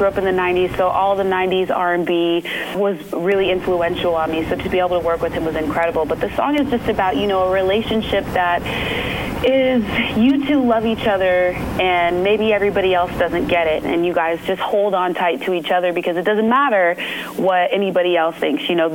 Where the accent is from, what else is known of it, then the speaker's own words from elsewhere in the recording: Arizona, United States; I grew up in Arizona as well, so I love desert landscape